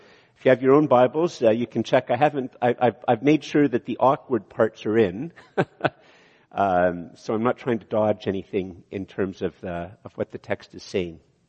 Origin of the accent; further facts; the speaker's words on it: Canada; because some of us, if we're very Canadian, will wonder why it is a bad thing